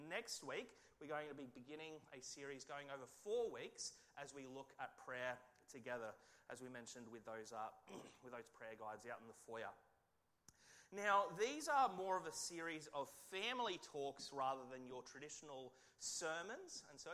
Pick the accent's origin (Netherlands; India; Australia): Australia; accent: Australian; particularly as an Australian, and how I speak as an Australian. So, yeah, we just slur all our words and whatever.